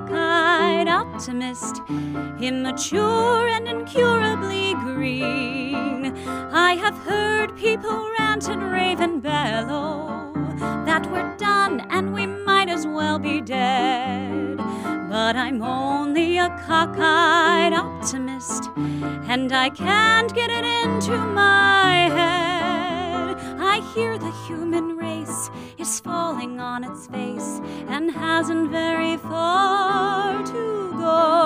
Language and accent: English; Winterville, North Carolina, United States; now in New York, United States; And hello, I'm from Winterville, North Carolina, and I moved to the big city of New York.